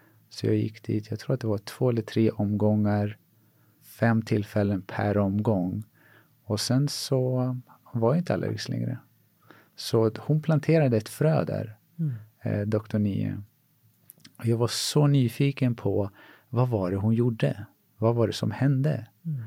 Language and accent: Swedish; Sweden; born there; Och jag är född här i Sverige.